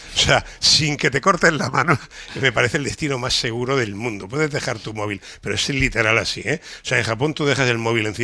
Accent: Spain; allí te redimes como país, como español, porque siempre hemos tenido fama. Los españoles no hablamos inglés.

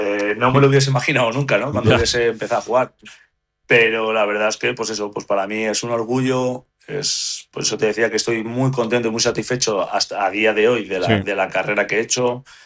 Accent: Spain; como español que me siento

